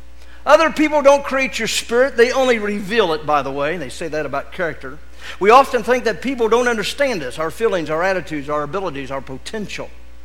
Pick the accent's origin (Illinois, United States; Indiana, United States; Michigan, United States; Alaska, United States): Michigan, United States; now in Texas, United States; I came from Michigan to Texas, whatsoever state to be content. Amen? And you Texans have helped me out.